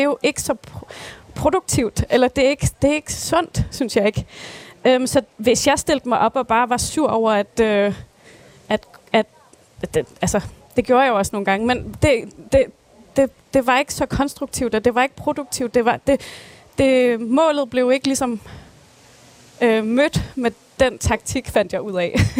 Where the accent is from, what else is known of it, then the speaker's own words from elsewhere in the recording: Aarhus, Central Denmark Region, Denmark; born there; also born or lived in Greenland; jeg er født i Aarhus og har boet i Danmark og flyttet frem og tilbage i min barndom.